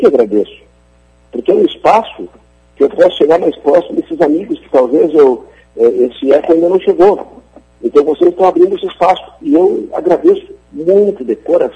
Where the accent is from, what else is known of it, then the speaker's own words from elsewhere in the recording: Rio Grande do Sul, Brazil; Nós somos gaúchos e temos identidade.